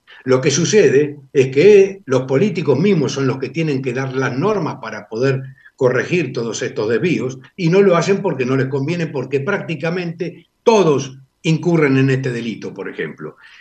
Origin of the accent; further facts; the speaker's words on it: Argentina; yo, como ciudadano argentino, me termino también irritando